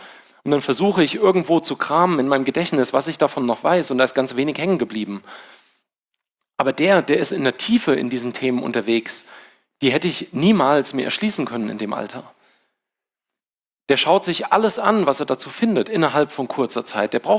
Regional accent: Hesse, Germany; Ich bin groß geworden, hatte ich ja gesagt, da auf dem Land irgendwo in Hessen, in einem Ort mit 3.500 Einwohnern.

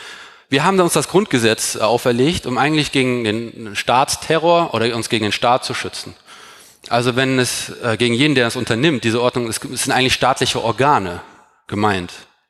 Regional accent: North Rhine-Westphalia, Germany; Und in Nordrhein-Westfalen, da wo ich herkomme

